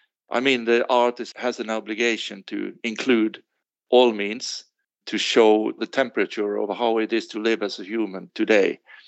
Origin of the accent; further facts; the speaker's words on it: Bergen, Vestland, Norway; I'm in Bergen, my hometown where I live and work.